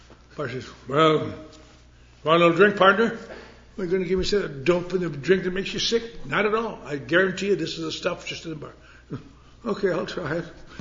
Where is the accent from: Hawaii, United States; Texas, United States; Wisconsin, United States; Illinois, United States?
Wisconsin, United States; when I was a little boy growing up in Wisconsin in snow, very similar to this, and thank God I got out of it.